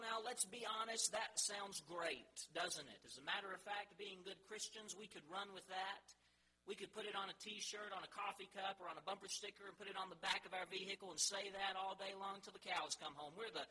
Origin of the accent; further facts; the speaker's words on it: Beulah Dean, North Carolina, United States; I grew up in Beulah Dean, North Carolina, in North Mitchell County.